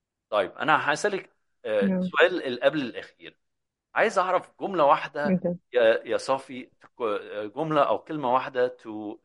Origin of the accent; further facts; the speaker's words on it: Yemen; مهما كان عندنا مشاكل في بلدنا، مهما كان عندنا مشاكل في الاقتصاد